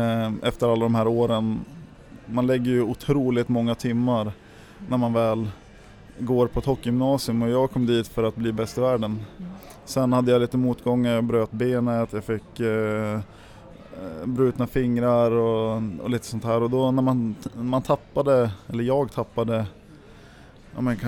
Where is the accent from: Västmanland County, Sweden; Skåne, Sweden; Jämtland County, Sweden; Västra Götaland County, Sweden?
Jämtland County, Sweden; Järpen; Jag cyklade mycket med en av mina kompisar uppe i Järpen där jag växte upp.